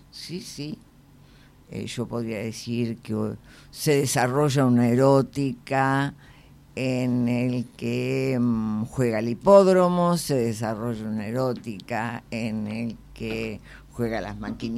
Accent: Argentina

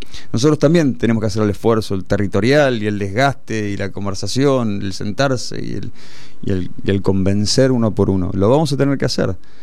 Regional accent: Argentina; todo lo que somos los argentinos, un papa, todo lo que somos los argentinos

